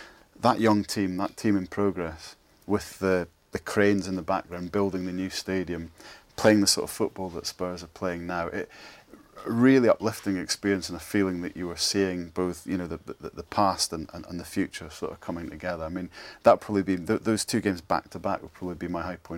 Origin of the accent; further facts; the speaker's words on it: Scotland, United Kingdom; as a Scot